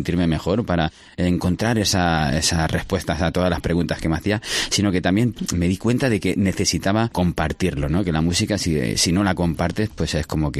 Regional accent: Terrassa, Catalonia, Spain; el Tramuntana de Tarrasa, ¿no? Que es mi ciudad natal.

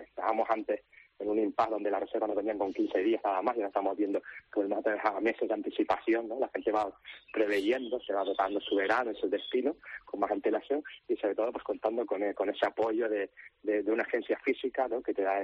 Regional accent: Canary Islands, Spain; los que le podemos garantizar el buen tiempo somos los canarios, obviamente.

